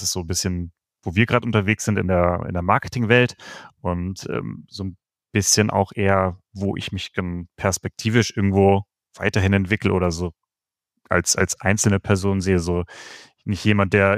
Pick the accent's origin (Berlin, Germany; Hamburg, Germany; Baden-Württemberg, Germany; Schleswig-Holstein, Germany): Schleswig-Holstein, Germany; Lübeck; Also ich komme aus Lübeck, deswegen ja auch das Moin.